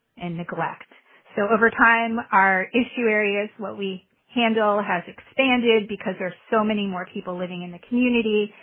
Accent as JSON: {"language": "English", "region": "Connecticut", "country": "United States", "said": "I went to Hopkins, but before that I was from Connecticut."}